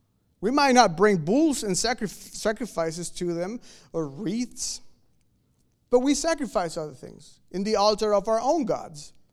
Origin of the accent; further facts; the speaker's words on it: Mexico; I grew up in Mexico, and most of the people in Mexico are Catholic. And as I grew up as a good Pentecostal